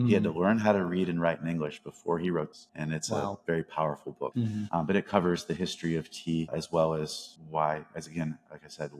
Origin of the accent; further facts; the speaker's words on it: United States; even if they don't realize it because we're American, right?